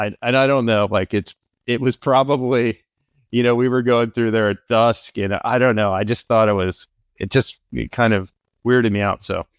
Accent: Pennsylvania, United States; moved away as an adult; now in California, United States; It's a strange thing, but I'm from Pennsylvania, and after college, I moved out to California

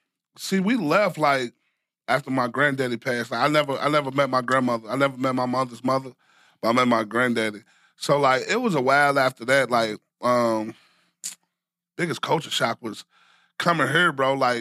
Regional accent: Chicago, Illinois, United States; now in Florida, United States; No. I'm from Chicago originally. My kids is actually from here.

